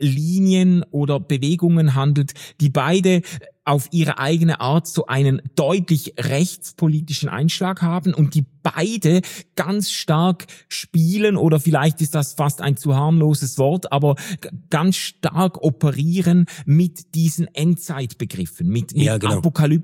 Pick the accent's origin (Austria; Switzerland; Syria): Switzerland; Schaffhausen; Ich war am Wochenende in Schaffhausen, in meiner Heimat- und Geburtsstadt